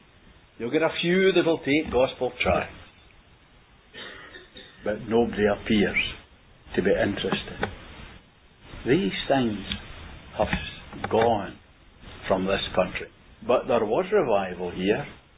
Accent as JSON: {"language": "English", "town": "Glasgow", "region": "Scotland", "country": "United Kingdom", "lives_now": "Lanarkshire, United Kingdom", "said": "I'm a Glaswegian, of course, whilst I've lived in Lanarkshire for many years. I'm a Glaswegian"}